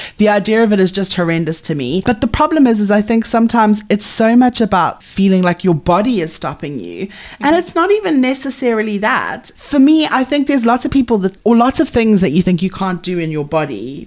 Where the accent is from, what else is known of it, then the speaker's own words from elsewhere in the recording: South Africa; There are a lot of plus size people in sort of South Africa where I grew up and stuff like that.